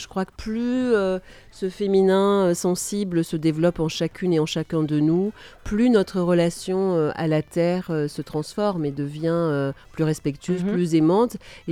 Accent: Nouvelle-Aquitaine, France; pas loin de là où j'ai grandi, en Limousin

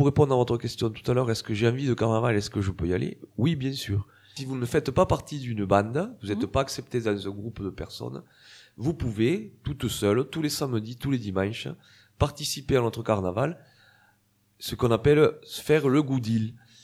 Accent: Limoux, Occitanie, France; comme on dit à Limoux, quand on est de Limoux, on l'a dans les gènes, quoi.

